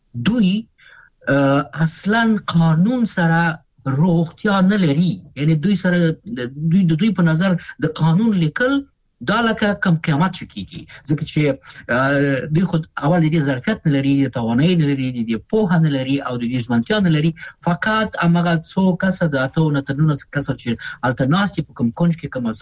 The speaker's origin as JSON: {"language": "Pashto", "country": "Afghanistan", "said": "ځکه چې مونږ افغانان یو، کنه وطن خو زموږ دی"}